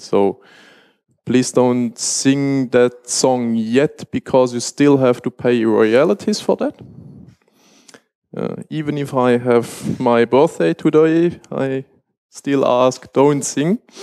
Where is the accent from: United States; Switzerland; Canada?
Switzerland; And as I said, I'm from Switzerland